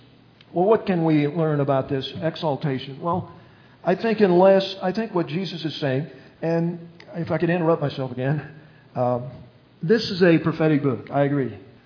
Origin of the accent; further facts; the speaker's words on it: Illinois, United States; She lived in southern Illinois. We're from Illinois. I lived in the Chicago area.